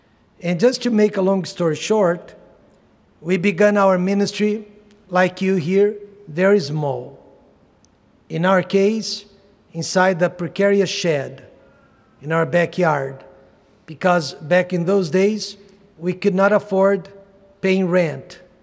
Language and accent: English; Charleston, South Carolina, United States; But I'm not from Georgia. Actually, I'm from Charleston, South Car